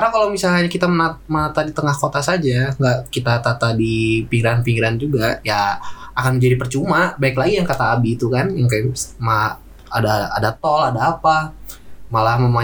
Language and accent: Indonesian; Bandung, West Java, Indonesia; born there; sebagai saya lahirnya di Bandung ya, aduh ya Allah Bandung